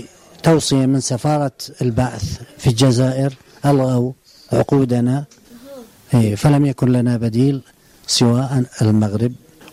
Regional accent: Iraq; moved away as an adult; also born or lived in Algeria; now in Morocco; أنا خرجت من العراق عام 77 لظروف طبعا سياسية معروفة لكل العراقيين بسبب القمع الفاشل اللي كان موجود حين ذاك. خرجت من العراق باتجاه الجزائر، عملت سنة كاملة

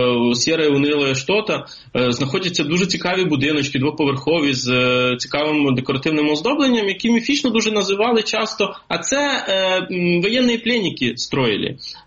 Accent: Vinnytsia, Vinnytsia Oblast, Ukraine; also born or lived in Eastern Ukraine; дуже важливі процеси, які були в моїй рідній Вінниці і на сході України

